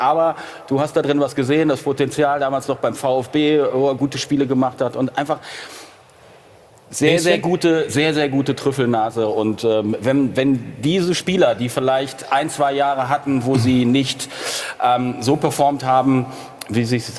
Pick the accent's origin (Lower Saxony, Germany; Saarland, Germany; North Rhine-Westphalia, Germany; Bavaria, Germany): North Rhine-Westphalia, Germany; Ich komme aus dem Lipperland.